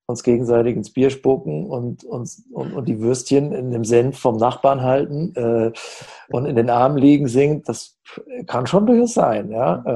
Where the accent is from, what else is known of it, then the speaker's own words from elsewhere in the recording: Hesse, Germany; Ich kenne das auch aus den hessischen Dörfern, wo ich groß geworden bin.